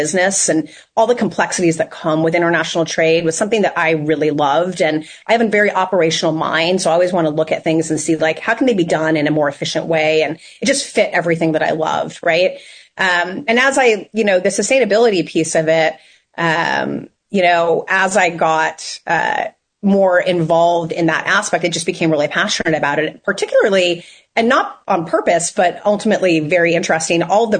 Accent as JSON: {"language": "English", "region": "California", "country": "United States", "tie": "born or raised there", "said": "I grew up in California and I didn't know what that meant, right?"}